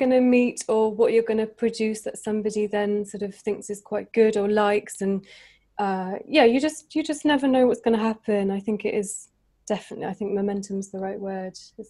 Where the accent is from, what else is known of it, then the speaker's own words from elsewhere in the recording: Winchester, South East England, United Kingdom; I moved back home was doing a lot of busking just on the streets of Winchester in my hometown.